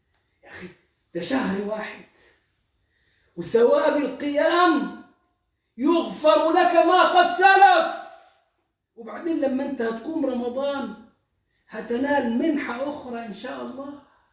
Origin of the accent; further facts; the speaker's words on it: Egypt; أغلى حج في العالم كان عندنا في مصر